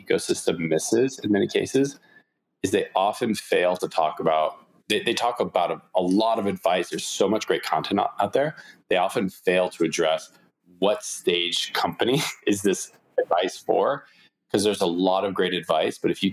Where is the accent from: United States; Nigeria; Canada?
Canada; I'm Canadian